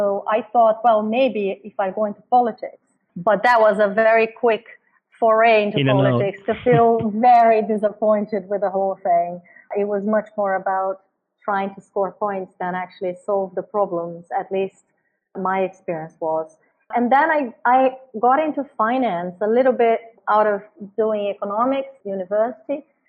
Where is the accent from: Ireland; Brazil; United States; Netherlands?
Brazil; I grew up in Brazil, grew up seeing a lot of inequality and poverty.